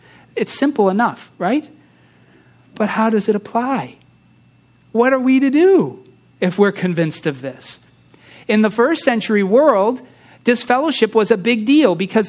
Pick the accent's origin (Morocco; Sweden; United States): Sweden; I'm from Sweden originally, so that included my ancestors.